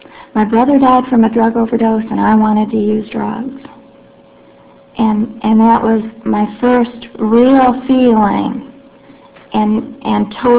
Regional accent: Flint, Michigan, United States; I'm from Flint, Michigan.

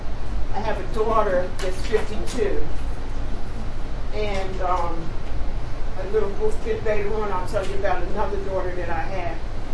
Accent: Camden, New Jersey, United States; moved away as an adult; now in Pittsburgh, United States; I am from Camden, New Jersey. I've been in Pittsburgh 35 years. I came here to give my children a better chance at life

